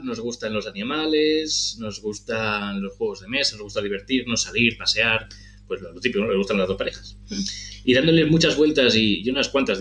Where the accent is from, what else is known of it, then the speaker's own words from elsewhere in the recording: Barcelona, Catalonia, Spain; now in Mollet del Vallès, Spain; Pues mira, somos los dos de Barcelona.